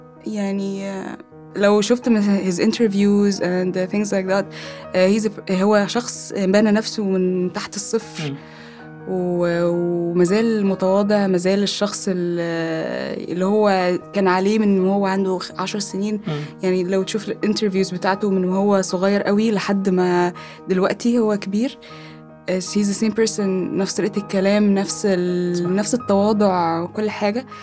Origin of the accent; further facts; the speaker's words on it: Abu Dhabi, United Arab Emirates; أنا مولودة هنا في أبو ظبي. عشت طول حياتي هنا، بس بروح كل صيف. ودلوقتي بقيت أروح أكتر من عشان أهلي بقوا عايشين هناك دلوقتي